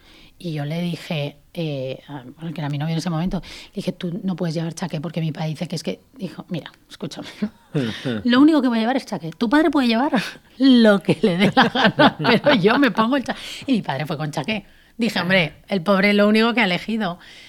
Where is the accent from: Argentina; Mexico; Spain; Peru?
Spain; Valencian Community; que somos muy valencianos en eso